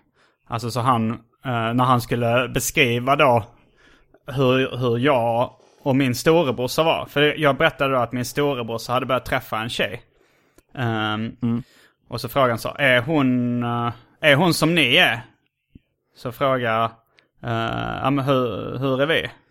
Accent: Hjärup, Skåne, Sweden; also born or lived in Lund; jag flyttade från Järup där mitt trasdockegäng var.

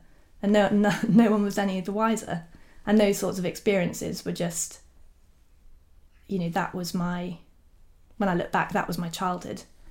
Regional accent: South West England, United Kingdom; I grew up in South Devon, close to Dartmoor, and I had quite a sort of outdoor upbringing. I mean, I lived in, you know, classic suburbia

